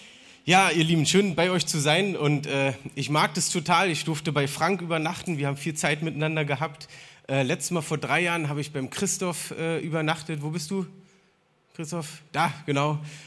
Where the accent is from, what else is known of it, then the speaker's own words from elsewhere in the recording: East Berlin, Berlin, Germany; Also ich komme ursprünglich auch aus Ost-Berlin und lebe dort auch immer noch und habe wirklich auch noch 9 Jahre die Mauer miterlebt.